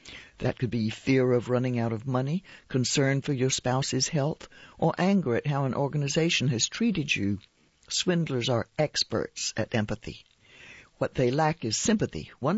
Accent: Michigan, United States; Allison Herschel, who directs the Michigan Elder Justice Initiative in my home state

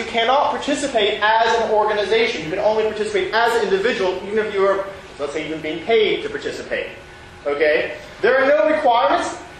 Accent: Edinburgh, Scotland, United Kingdom; I'm from Edinburgh

